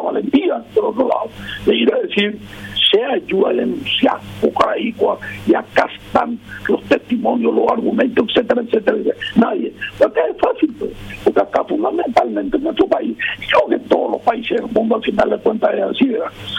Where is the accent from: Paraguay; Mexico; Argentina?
Paraguay; como paraguayo